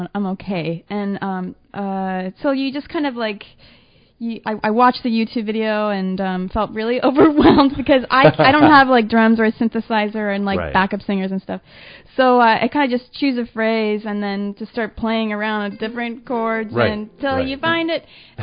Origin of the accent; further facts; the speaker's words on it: Canada; partially because I grew up in Canada, and not all these cartoons were shown in my hometown, and we didn't have cable.